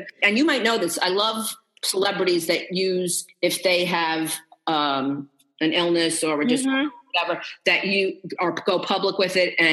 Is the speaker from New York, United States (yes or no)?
yes; Queens, New York, United States; accent: Queens; I have the Queens accent. I'm like the stereotypical Italian from Queens